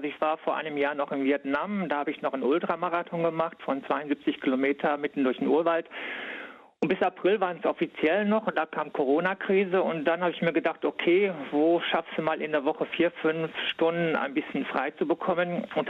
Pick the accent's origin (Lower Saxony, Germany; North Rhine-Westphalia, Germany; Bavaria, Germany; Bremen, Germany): North Rhine-Westphalia, Germany; Werne; Also ich bin jetzt im Juni zum Beispiel von Duisburg nach Münster gelaufen, durch meine Heimatstadt in Werne.